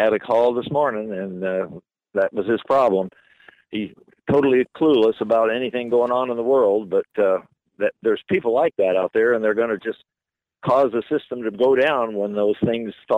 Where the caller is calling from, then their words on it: Fairbanks, Alaska, United States; in Fairbanks.